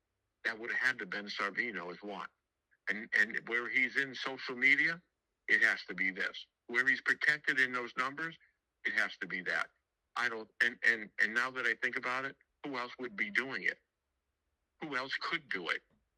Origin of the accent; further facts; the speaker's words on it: Arizona, United States; We're from Arizona.